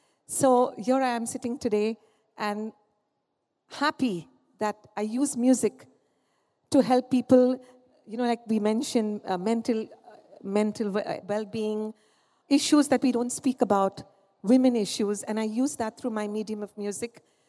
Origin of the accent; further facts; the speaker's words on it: Mumbai, Maharashtra, India; we were growing up in Mumbai, and I grew up right by, in a humble household, by the railway tracks.